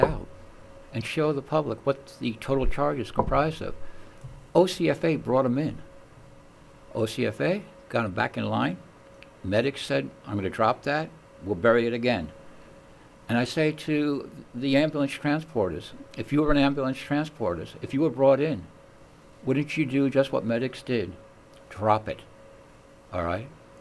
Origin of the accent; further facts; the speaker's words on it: Mission Viejo, California, United States; Now, I'm from Mission Viejo.